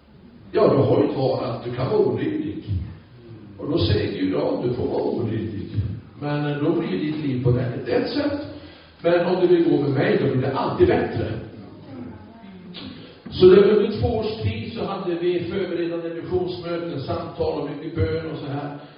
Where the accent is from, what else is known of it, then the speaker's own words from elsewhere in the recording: Skåne, Sweden; born there; Jag hade planer på Skåne, flyttade till Skåne, stabilt, vet jag, är född i Skåne. Jag kom ifrån Skåne och upp hit direkt och skrev mig på från Österlen.